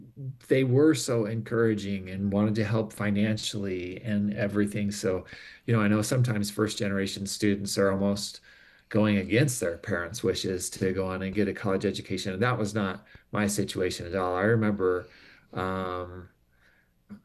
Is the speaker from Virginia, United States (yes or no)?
no; Rexburg, Idaho, United States; I grew up just south of Rexburg on the farm that my dad had that had been in his family from his father, my grandfather